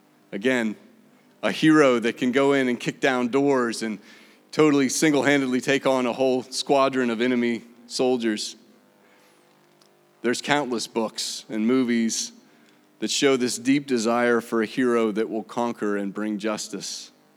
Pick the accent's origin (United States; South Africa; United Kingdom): United States; But I'm proud to be an American. I am. When I came home from India, I was grateful to be back.